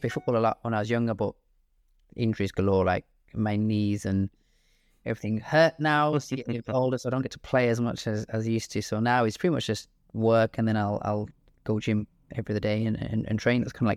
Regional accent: Birmingham, West Midlands, United Kingdom; Turns out where I'm from, where I'm based. I'm based out in Brum, Birmingham, best in the UK.

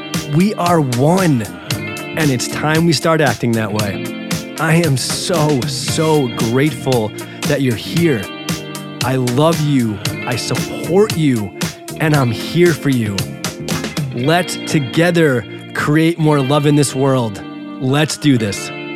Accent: New York, United States; but I'm originally from New York. I lived in the city for about 8 years.

